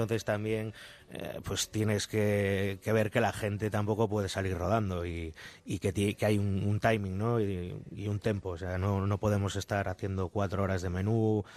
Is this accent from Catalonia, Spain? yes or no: no; A Coruña, Galicia, Spain; Entonces me lo llevé un poquito al norte, yo soy de Coruña